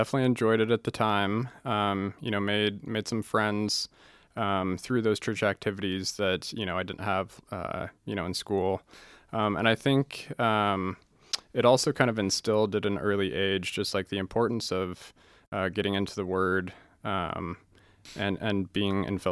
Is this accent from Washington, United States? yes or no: yes; Woodinville, Washington, United States; So I was born and raised in Woodinville, Washington. Grew up local.